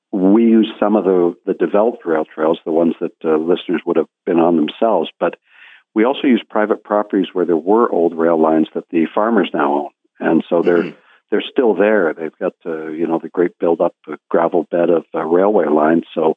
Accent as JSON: {"language": "English", "town": "Hamilton", "region": "Ontario", "country": "Canada", "said": "We're from Hamilton, the mountain."}